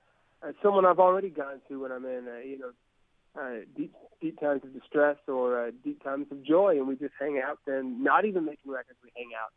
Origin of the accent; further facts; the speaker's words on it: Huntington, West Virginia, United States; No, I was born and raised in Huntington. I've spent a lot of time in Huntington.